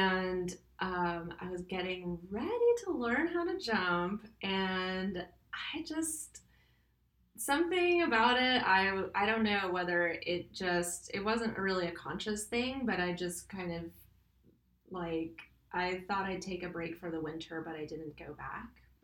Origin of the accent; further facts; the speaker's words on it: South Carolina, United States; Well, I grew up in South Carolina, and I was very blessed to live walking distance from a barn and equestrian stables.